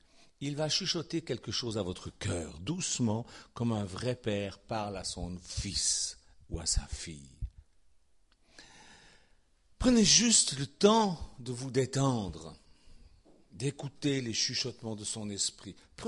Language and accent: French; Switzerland; on dit du chenet chez nous en Suisse, du fourbi, du fouillis